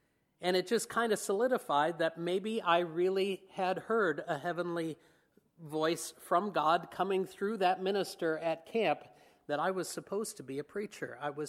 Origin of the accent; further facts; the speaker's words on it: West Burlington, Iowa, United States; also born or lived in Dubuque; And then in fifth grade, we moved away from West Burlington, but the calling never left me.